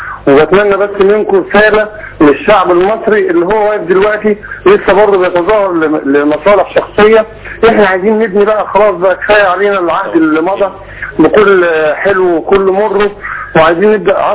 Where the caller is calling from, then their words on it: Dubai, United Arab Emirates; انا بكلمكم من دبي